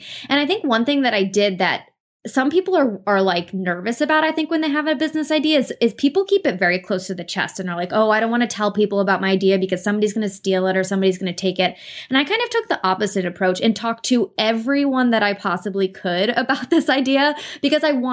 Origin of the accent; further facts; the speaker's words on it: New York, United States; And, you know, being a New Yorker, that you see places that open up all the time